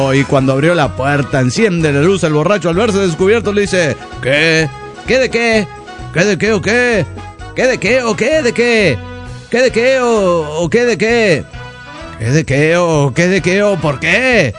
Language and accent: Spanish; Saint Cloud, Minnesota, United States; de Saint Cloud, Minnesota.